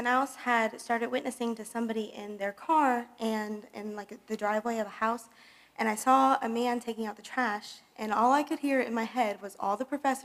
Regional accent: Fort Myers, Florida, United States; we actually went to my hometown. I'm from Fort Myers. I was from a little church, Slater Road Baptist Church

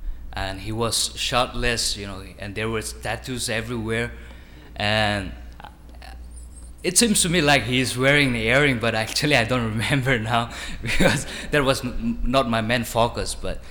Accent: India; I'm from India.

